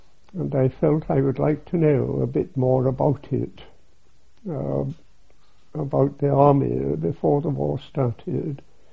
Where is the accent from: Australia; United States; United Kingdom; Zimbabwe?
United Kingdom; Merstham, South East England; born there; I was born in Surrey, near Merstham.